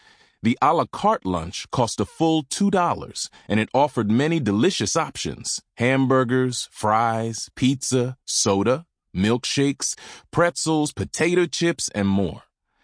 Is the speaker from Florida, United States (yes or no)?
no; Lumberton, North Carolina, United States; In the fall of 1978, in my hometown of Lumberton, North Carolina, for the first time, black kids from the South Side were being educated alongside white kids.